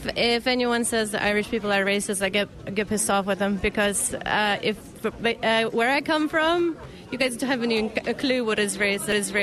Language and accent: English; Lithuania; also born or lived in Russia; I was born in Russia, raised in Lithuania, so I grew up in Lithuania.